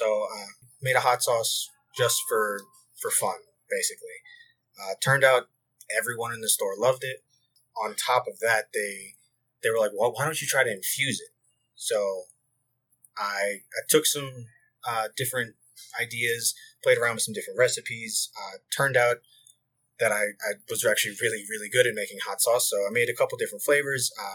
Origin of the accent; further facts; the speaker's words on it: Louisiana, United States; now in Denver, United States; I'm originally from Louisiana, so I bring that Louisiana spice here to Denver.